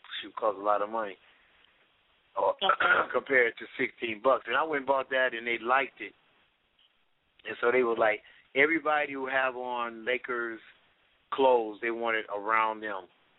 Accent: Michigan, United States; coming from my home state, Michigan

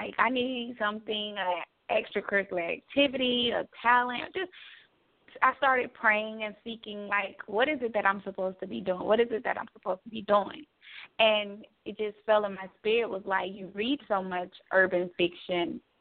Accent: Georgia, United States; also born or lived in Miami; now in Atlanta, United States; I was born in Miami, but I was raised in Georgia. So I'm currently living in Atlanta.

